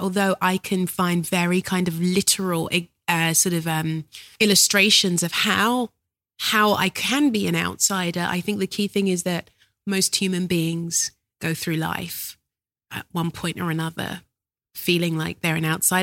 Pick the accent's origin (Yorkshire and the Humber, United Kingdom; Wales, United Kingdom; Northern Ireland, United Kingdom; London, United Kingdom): London, United Kingdom; born there; I was born in South London. I was born in the last 3 months of the 60s. So September 69.